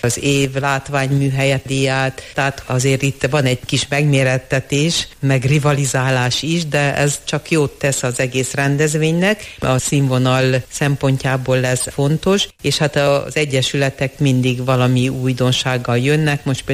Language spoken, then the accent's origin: Hungarian; Sfântu Gheorghe, Covasna, Romania; az erdélyi származásom is hozzájárul ehhez, hiszen Sepsiszentgyörgyön születtem, ott nőttem fel, tehát ott azért még a hagyományok, az az egész népművészet része volt az életemnek